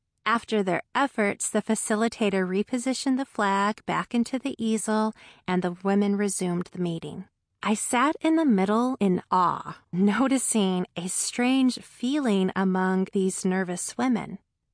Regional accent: Texas, United States; I grew up in Texas and lived across several different areas, which meant I had accumulated a number of connections across the state.

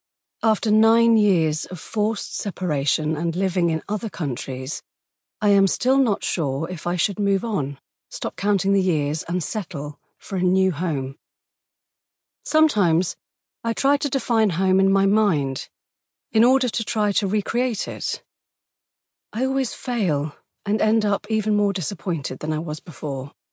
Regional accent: Damascus, Damascus Governorate, Syria; English is a second language; And every time I say I am from Syria, I feel like I'm standing at a funeral while Syria lies in an open casket and mourners tell me how sorry they are for my loss.

